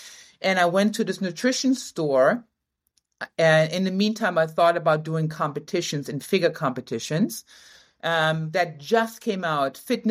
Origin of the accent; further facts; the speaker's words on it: Berlin, Germany; English is a second language; I was raised and born in Germany, Berlin.